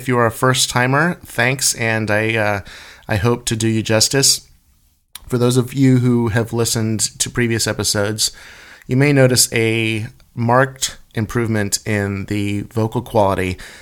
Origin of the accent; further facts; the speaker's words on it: Merced, California, United States; my hometown of Merced on May 27th at the Mainzer Theater.